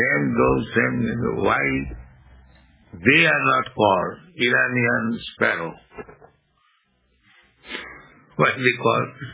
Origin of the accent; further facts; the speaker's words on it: India; Now just like you are Canadian, I am Indian.